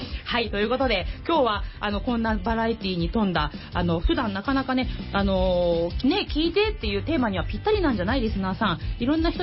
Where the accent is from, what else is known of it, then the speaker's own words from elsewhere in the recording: Kawasaki, Kanagawa, Japan; 本日のメインパーソナリティは、川崎生まれ川崎育ち、